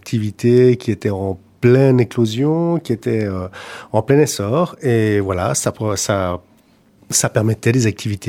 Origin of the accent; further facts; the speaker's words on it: Geneva, Switzerland; J'ai grandi à Genève, je suis arrivé très jeune à Genève, puisque je suis arrivé à l'âge de 2 ans et j'ai fait mes études à Genève.